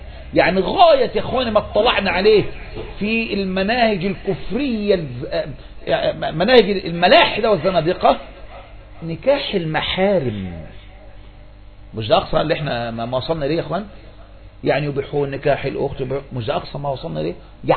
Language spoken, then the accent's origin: Arabic; Egypt